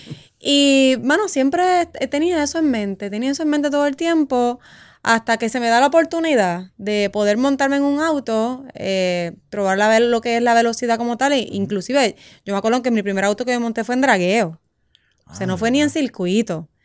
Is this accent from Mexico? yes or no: no; Puerto Rico; Yo me crié en Barrio Obrero, para que te tengas una idea. O sea, yo vengo de abajo, literal.